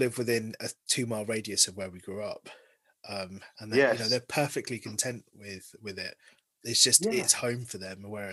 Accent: Harrow, London, United Kingdom; growing up in Harrow

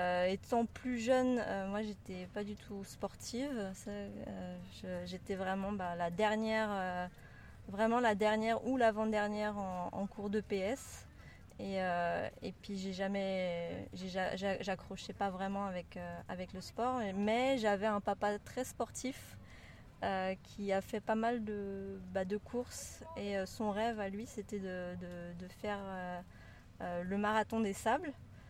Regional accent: Brittany, France; moved away as an adult; also born or lived in Occitanie / Spain / Maldives / Belgium; now in Switzerland; j'habite en Suisse, vers Genève. Je suis originaire de France, j'ai grandi entre la Bretagne et la région toulousaine. Après mes 19 ans, j'ai quitté la France et j'ai vécu en Espagne, aux Maldives, en Belgique et puis en Suisse.

